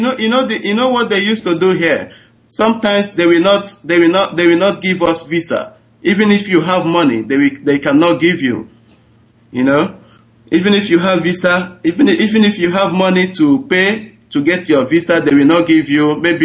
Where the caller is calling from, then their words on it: Bangkok, Thailand; calling from Thailand, Bangkok.